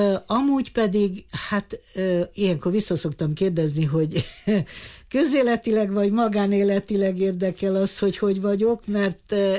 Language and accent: Hungarian; Bistrița, Bistrița-Năsăud, Romania; moved away; also born or lived in Beclean; Na, szóval tény az, hogy Betlemben születtem, de talán olyan 5 éves korom tájékában már Besztercére költöztünk.